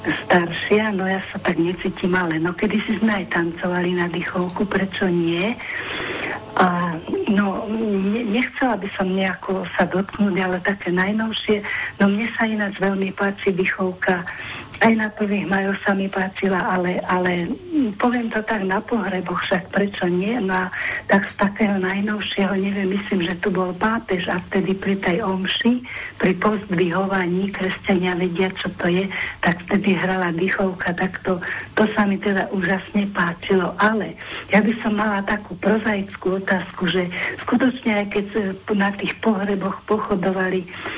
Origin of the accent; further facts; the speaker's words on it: Žilina, Žilina Region, Slovakia; som Žilinčanka.